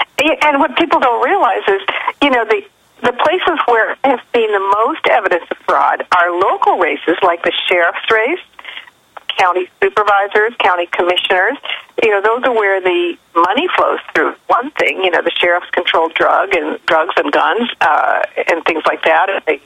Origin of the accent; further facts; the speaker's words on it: Washington, United States; Well, you know, I Washington State, my home state, I get to hang out there for a little while.